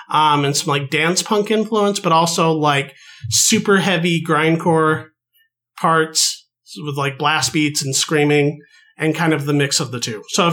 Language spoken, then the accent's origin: English; Pocatello, Idaho, United States; I went home and visited my folks in my hometown of Pocatello, Idaho.